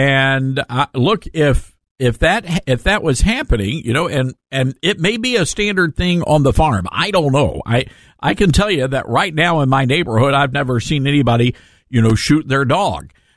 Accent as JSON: {"language": "English", "region": "the South", "country": "United States", "said": "because we're all from the South. And do things a little different down here."}